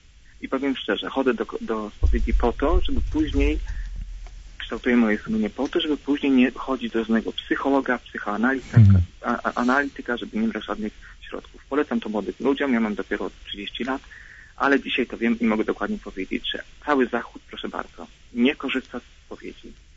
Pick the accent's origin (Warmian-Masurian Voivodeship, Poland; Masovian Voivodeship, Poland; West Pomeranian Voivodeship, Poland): West Pomeranian Voivodeship, Poland; Koszalin; pochodzę z Koszalina.